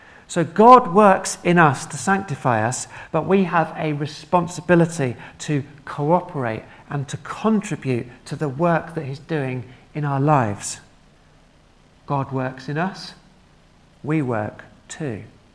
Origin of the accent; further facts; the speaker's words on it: Dunstable, East of England, United Kingdom; now in Reading, United Kingdom; Me and him were kids at the church I grew up in back in Dunstable.